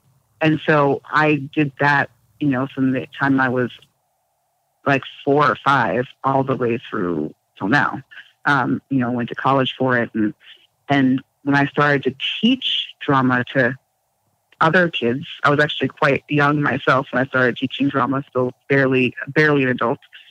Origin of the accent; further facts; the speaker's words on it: United States; You know, I grew up a girl in the United States.